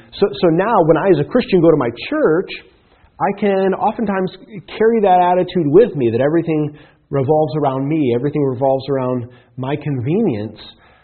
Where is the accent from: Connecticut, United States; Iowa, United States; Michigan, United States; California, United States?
Iowa, United States; because where I grew up in Iowa, we didn't have this kind of thing.